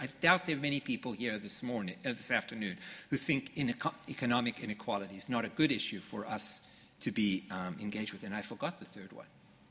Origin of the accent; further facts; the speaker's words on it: United States; because I'm not just American, I'm American and I'm Jewish.